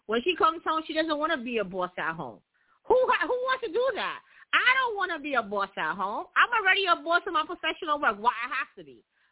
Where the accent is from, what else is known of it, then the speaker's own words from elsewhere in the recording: New York City, New York, United States; I'm from New York City.